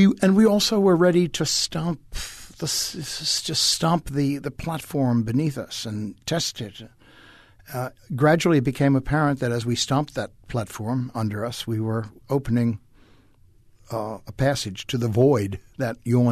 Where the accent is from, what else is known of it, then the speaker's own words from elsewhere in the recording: New York, United States; Maybe it was because I came from New York